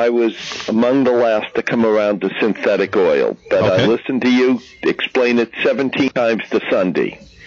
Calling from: Topsfield, Massachusetts, United States; I'm calling from Topsfield, and I have a question on motor oil.

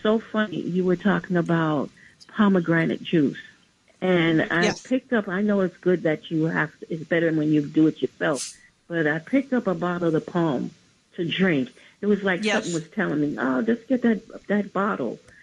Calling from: Bronx, New York, United States; I'm calling from the Bronx. I always listen to your show and call in.

